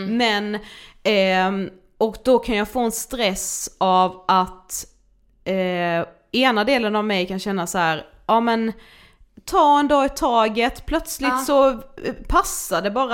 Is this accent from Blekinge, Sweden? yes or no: yes; Karlshamn, Blekinge, Sweden; now in Stockholm, Sweden; Jag kan få lite samma ångest typ varje gång jag är hemma i Karlshamn som ju vi är nu.